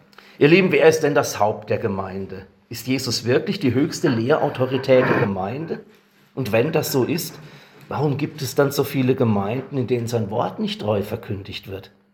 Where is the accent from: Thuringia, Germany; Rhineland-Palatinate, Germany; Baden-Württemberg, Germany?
Rhineland-Palatinate, Germany; Thaleischweiler; In meinem Heimatdorf Thaleischweiler in der Pfalz, wer kennt es nicht